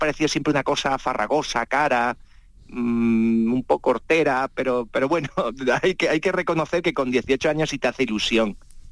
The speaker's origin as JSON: {"language": "Spanish", "town": "Seville", "region": "Andalusia", "country": "Spain", "said": "yo soy de Sevilla"}